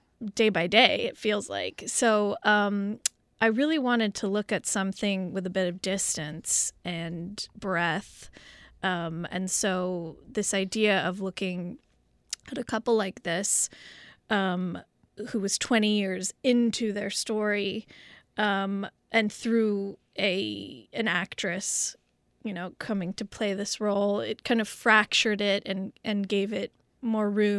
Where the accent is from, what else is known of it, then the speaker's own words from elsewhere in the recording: Los Angeles, California, United States; I really was inundated with it growing up in West LA at the time of OJ